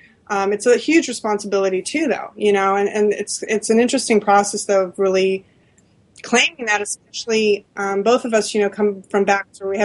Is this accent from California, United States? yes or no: yes; Los Angeles, California, United States; I come from Los Angeles. I'm a fourth generation Angelino on my dad's side, but, you know, I had kind of a rough childhood.